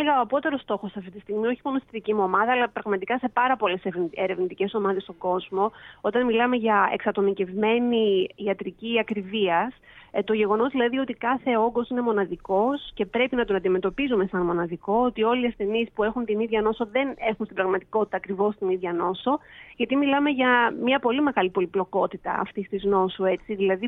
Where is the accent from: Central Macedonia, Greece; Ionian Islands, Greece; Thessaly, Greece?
Ionian Islands, Greece; Corfu; moved away as an adult; now in Switzerland; γεννήθηκα και μεγάλωσα στην Κέρκυρα. Σπούδασα στην Πάτρα